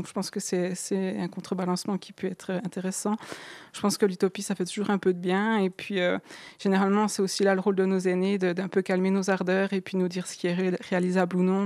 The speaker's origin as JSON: {"language": "French", "region": "Jura", "country": "Switzerland", "said": "qu'on est jurassien et qu'on est fier de l'être"}